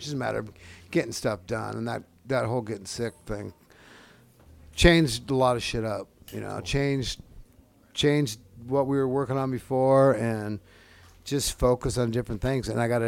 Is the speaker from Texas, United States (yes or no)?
no; Seattle, Washington, United States; You know, I'm from Seattle, so it's like.